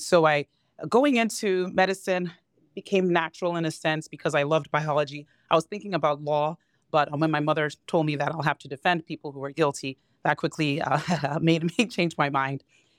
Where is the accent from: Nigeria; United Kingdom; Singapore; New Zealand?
Nigeria; also born or lived in United States; And I was born in the United States and moved back with my family to Nigeria.